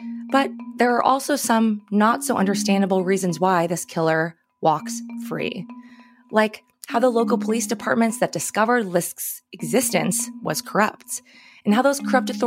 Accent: New York, United States; And beyond that, I'm from Long Island. I know the area and I know the people.

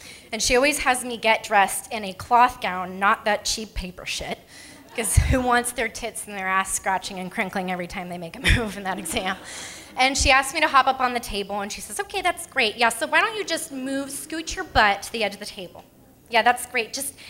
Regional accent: Palo Alto, California, United States; I grew up in Palo Alto, or as other people might like to call it, Palo Alto, which is a suburban area that's kind of sleepy, about 30 minutes south of San Francisco here

